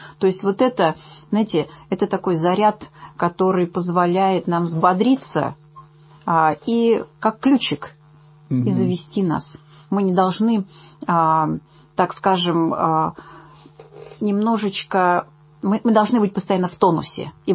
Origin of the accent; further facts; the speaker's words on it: Siberia, Russia; Нет, вообще я сибирячка, но вот понятно.